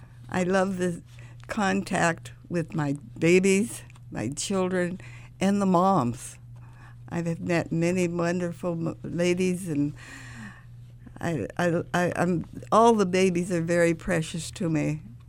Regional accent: Butte, Montana, United States; also born or lived in Los Angeles, United States; I was born in Los Angeles, but we moved to Butte, Montana. And I grew up there, went to school there.

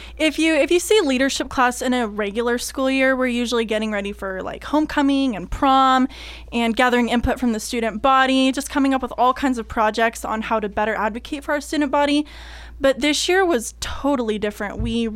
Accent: Washington, United States; now in Roseburg, United States; So I grew up in Washington, in a really small town, and my school was like a 3A. So coming to Roseburg, to me, it's a big school.

